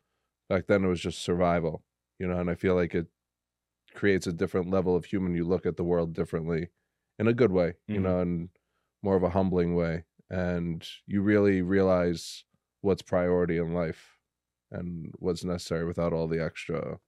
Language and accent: English; United States; But I had the best of both worlds growing up. I had my super American side. I am American first.